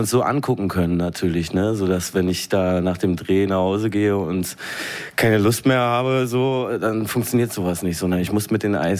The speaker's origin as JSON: {"language": "German", "town": "Mannheim", "region": "Baden-Württemberg", "country": "Germany", "tie": "born or raised there", "also_born_or_lived": "Berlin", "said": "Ich bin da in Monnem groß geworden und dann nach Rheinland-Pfalz gezogen und eigentlich sprechen meine Eltern Hochdeutsch."}